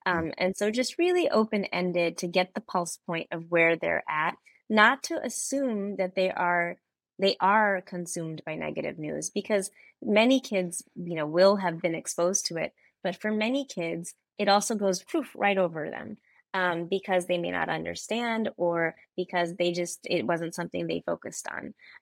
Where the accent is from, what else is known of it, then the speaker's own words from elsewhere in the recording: Kansas City, United States; now in New York, United States; I'm from Kansas City, so I'm a fellow Midwesterner.